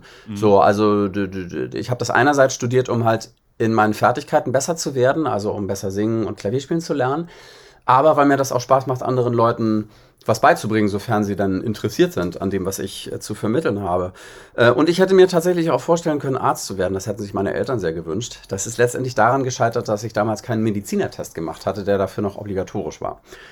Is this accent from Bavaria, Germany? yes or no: no; Bad Schwartau, Schleswig-Holstein, Germany; Also in Bad Schwartau, wo ich herkomme, im Norden